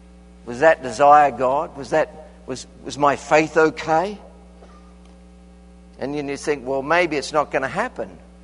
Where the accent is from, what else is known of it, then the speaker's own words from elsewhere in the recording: Australia; I'm from Australia.